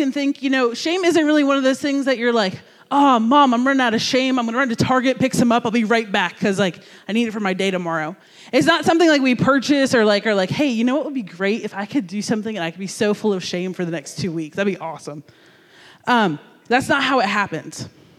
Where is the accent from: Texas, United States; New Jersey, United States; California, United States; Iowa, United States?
New Jersey, United States; Okay, I grew up in New Jersey, so there's like a whole separate room for all of like your outdoor stuff because it's really cold and miserable.